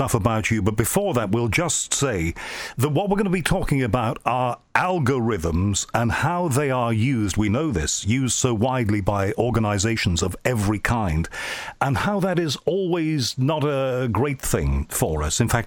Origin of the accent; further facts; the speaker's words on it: Liverpool, North West England, United Kingdom; born there; accent: Scouse; And you like it when I do my Scouse accent, which, of course, comes from the city of my birth, and I'm very, very proud of it, Liverpool, you know, and a lot of my relatives, you know, talk a little bit like that, you know, and that's our accent.